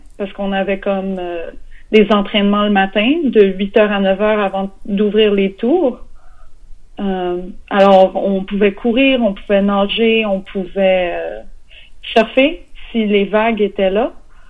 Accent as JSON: {"language": "French", "region": "Quebec", "country": "Canada", "moved": "as an adult", "lives_now": "United States", "said": "Je suis québécoise et j'ai déménagé aux États-Unis il y a 9 ans. Et j'ai 27 ans."}